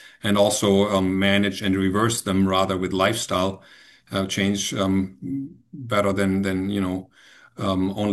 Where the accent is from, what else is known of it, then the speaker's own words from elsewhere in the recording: Germany; moved away as an adult; also born or lived in Ohio; now in United States; I'm originally from Germany. I used to practice there from 2001 to 2008, and then I came to the US and started here after my residency in Cleveland, Ohio.